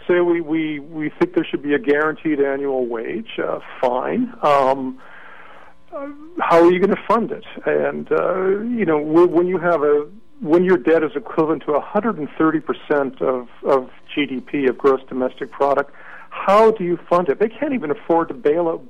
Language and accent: English; Canada; I'm Canadian.